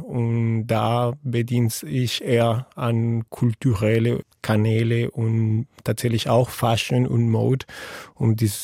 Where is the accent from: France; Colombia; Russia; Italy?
Colombia; seit mehr als 15 Jahren, das ist tatsächlich auch, wo ich herkomme. Wandbilder und Muralismus in Kolumbien hat eine riesige Rolle gespielt.